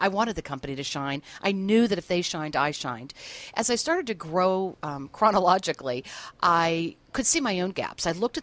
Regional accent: Pittsburgh, Pennsylvania, United States; moved away as an adult; I'm from Pittsburgh. I moved out to California. It was make or break time.

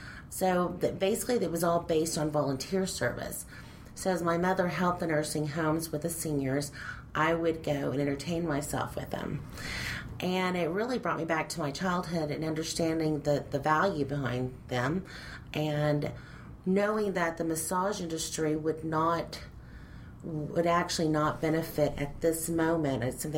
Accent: Grand Prairie, Texas, United States; Well, I was born and raised in the Dallas County area, Grand Prairie. And I was born in Dallas, and I'm the baby of five.

